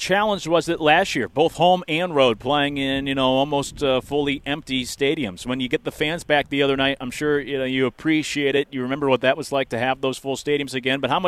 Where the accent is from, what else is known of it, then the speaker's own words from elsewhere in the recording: Portland, Oregon, United States; also born or lived in Connecticut; So from growing up in Portland, looking back at Oregon